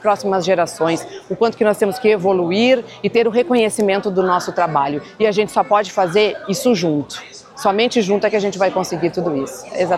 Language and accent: Portuguese; Rio Grande do Sul, Brazil; para mim, me enche de orgulho porque sou gaúcha